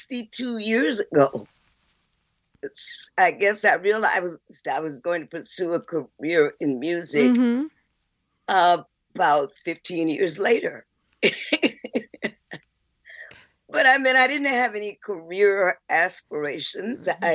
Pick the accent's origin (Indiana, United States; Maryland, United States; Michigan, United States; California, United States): Michigan, United States; Detroit; also born or lived in Muskegon; I was born in Western Michigan. I'm from Detroit. I was born in Western Michigan, Muskegon, Michigan, in 1946.